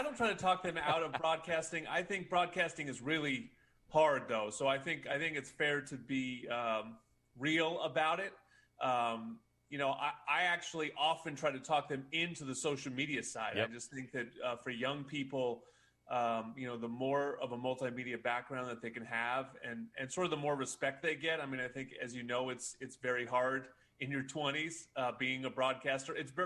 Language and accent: English; New Jersey, United States; moved away as an adult; now in Los Angeles, United States; I'm an East Coaster. I'm from New Jersey, cross country to go to USC. Met my wife at USC and never left this beautiful city of Los Angeles.